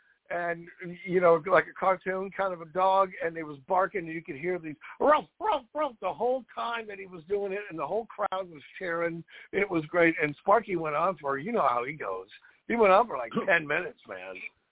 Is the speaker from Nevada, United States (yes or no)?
no; Vancouver, Washington, United States; Well, growing up in Vancouver, Washington, we had the Portland Beavers